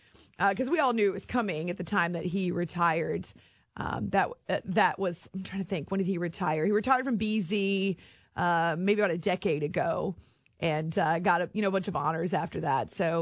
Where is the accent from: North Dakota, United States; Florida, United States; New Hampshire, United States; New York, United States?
New Hampshire, United States; I also was thinking about my experience growing up in New Hampshire and how that's the reason I'm a radio junkie